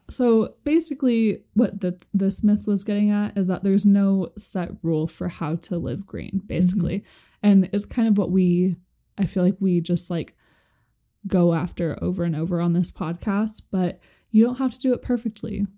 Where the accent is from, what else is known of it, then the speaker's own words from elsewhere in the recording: Seattle, Washington, United States; Yeah, which was interesting because I remember growing up, I'm from the Seattle area